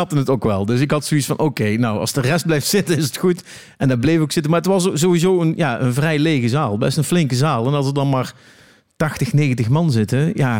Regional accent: Eindhoven, North Brabant, Netherlands; dus ik kom uit Eindhoven.

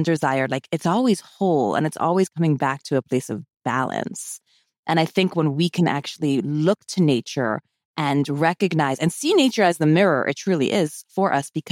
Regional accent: East Coast, United States; I grew up on the East Coast and I don't like the cold.

